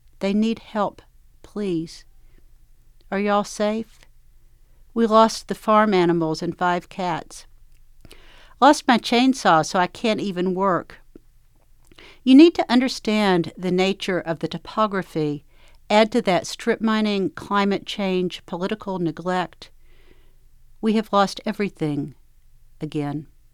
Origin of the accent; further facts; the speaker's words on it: Kentucky, United States; I grew up in Eastern Kentucky, so I knew about floods. I mean, we would put people up every spring in our house that lived closer to the river, but this was different.